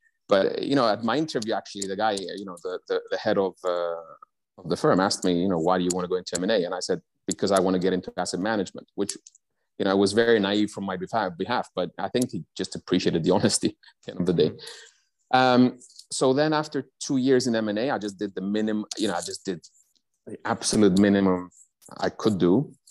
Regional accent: Cyprus; I grew up in Cyprus, which is an island in the middle of nowhere, and we had our own little bubble.

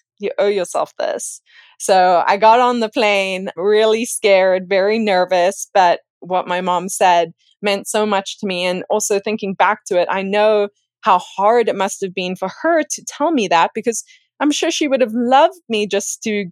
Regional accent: Cape Town, Western Cape, South Africa; now in United States; Growing up in Cape Town, I would say the number one dream when I was like middle school, junior high age, I had the dream of earning a scholarship to come and run and study in the US.

